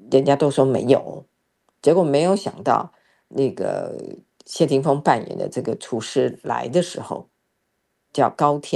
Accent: China; 所以它整颗看起来就是我们中国人的这个叫做红蛋哈。

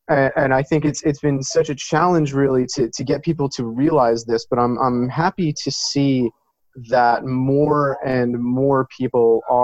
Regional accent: Hillsborough, New Jersey, United States; Hillsboro, New Jersey.

